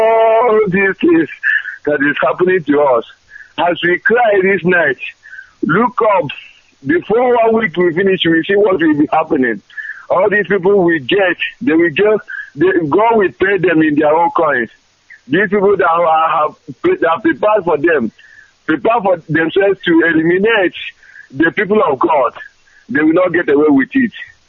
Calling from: Nasarawa, Nigeria; I'm calling you from Nasarawa, Nigeria.

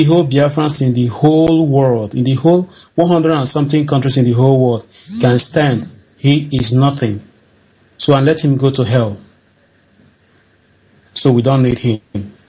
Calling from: Malaysia; I'm calling from Malaysia.

